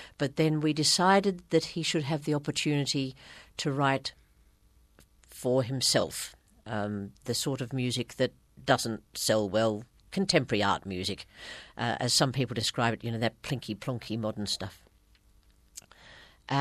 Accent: Brisbane, Queensland, Australia; now in Bribie Island, Australia; we decided to come back to Queensland, which is my home state, and to Brisbane, my hometown. But we actually came back to Bribie Island because they'd shifted from the little worker's cottage where I grew up in Paddington in Brisbane up to their beachside home in Bribie.

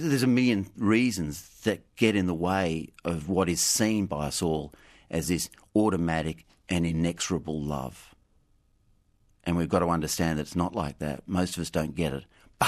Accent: Australia; how would you be an Australian man? What did being an Australian man mean? And I think for me at the time, and I think I overthought this a lot.

